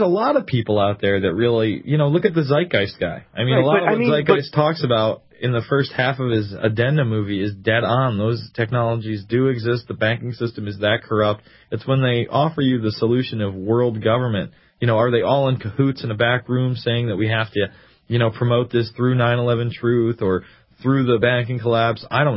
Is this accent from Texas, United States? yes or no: no; New York, United States